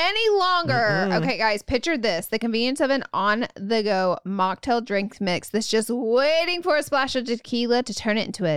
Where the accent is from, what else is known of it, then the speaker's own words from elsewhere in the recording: Alabama, United States; And then I moved out here, and just like zero friends, of course, because I came all the way from Alabama.